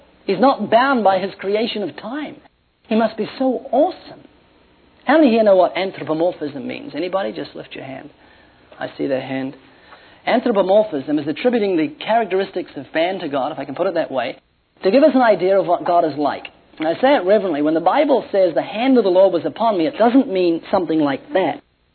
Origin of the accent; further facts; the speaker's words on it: New Zealand; I'm from New Zealand.